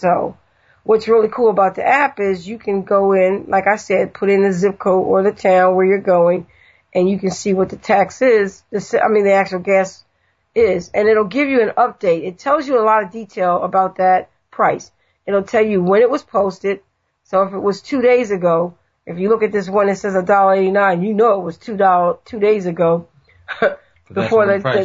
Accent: New Jersey, United States; we told you at the beginning of our debut of the show that we're from New Jersey.

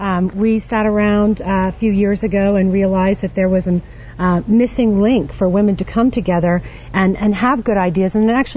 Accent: Louisiana, United States; You know, I'm from the South, and, you know, I believe in stereotypes, and I am the stereotypical female from Louisiana.

